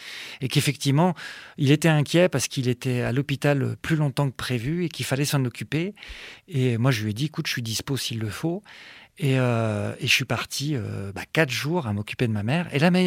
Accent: Grand Est, France; Moi, je suis alsacien.

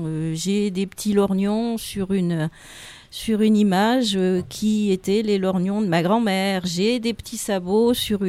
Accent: Nice, Provence-Alpes-Côte d'Azur, France; j'ai passé une partie de mon enfance sur Nice jusqu'à ce que je vienne épouser

